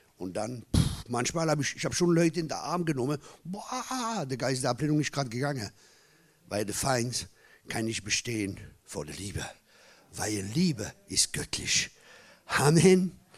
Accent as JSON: {"language": "German", "region": "Grand Est", "country": "France", "said": "Also ich komme aus dem Elsass, aus dem verheißenen Land."}